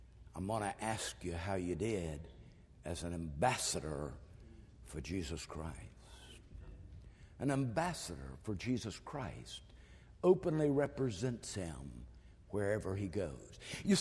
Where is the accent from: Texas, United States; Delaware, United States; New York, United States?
Texas, United States; I'm a patriot. I'm even more than that. I'm a Texan.